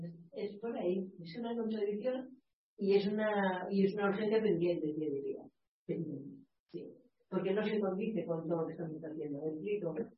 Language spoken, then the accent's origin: Spanish; Argentina; Yo soy argentina